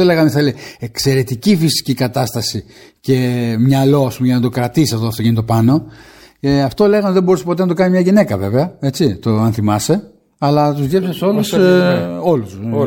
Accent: Kleitoria, Western Greece, Greece; Όταν ήμουνα στα μέρη μου, στην Κλειτορία, εκεί στα Καλάβρητα

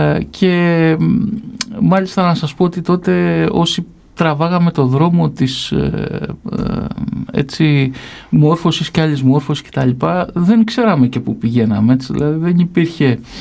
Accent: Argos, Peloponnese, Greece; Εγώ γεννήθηκα και μεγάλωσα στο Άργος. Το Άργος είναι μια πόλη στην Πελοπόννησο η οποία έχει όλα τα χαρακτηριστικά της μικροαστικής επαρχιωτικής πόλης.

